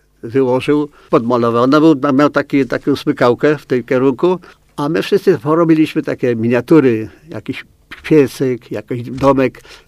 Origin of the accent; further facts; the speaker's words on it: Kalisz, Greater Poland Voivodeship, Poland; Ja się urodziłem w Kaliszu, zresztą wychowałem.